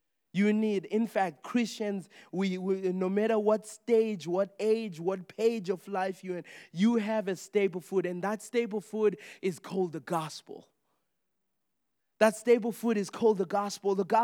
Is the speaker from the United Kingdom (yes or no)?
no; Zimbabwe; In Africa, where I grew up in Zimbabwe and a lot of other countries